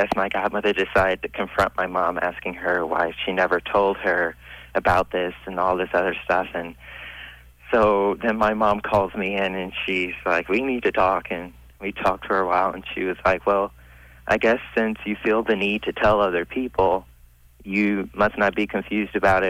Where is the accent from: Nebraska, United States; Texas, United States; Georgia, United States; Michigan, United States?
Michigan, United States; Detroit; Well, over this past summer, I went back home to Detroit because I'm originally from Detroit.